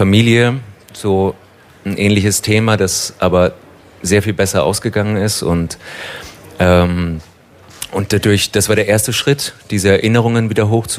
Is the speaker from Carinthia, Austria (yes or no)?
yes; Carinthia, Austria; Ja, ich komme eigentlich aus Kärnten.